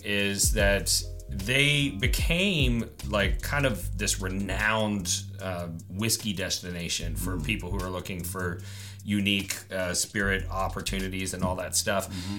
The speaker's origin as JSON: {"language": "English", "region": "Texas", "country": "United States", "said": "but it's only because I'm a redneck from Texas"}